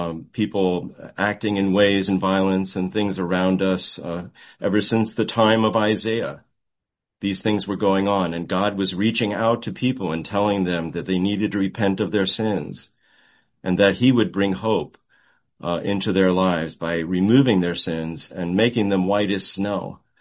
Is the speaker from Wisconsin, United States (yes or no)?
no; Montclair, New Jersey, United States; I remember singing these words in … when I was singing in our church choir growing up in Montclair, New Jersey.